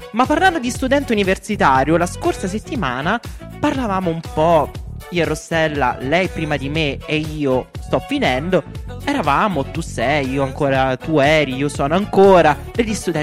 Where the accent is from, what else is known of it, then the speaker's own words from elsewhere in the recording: Rome, Lazio, Italy; io dico, da romano, non ce la può fa.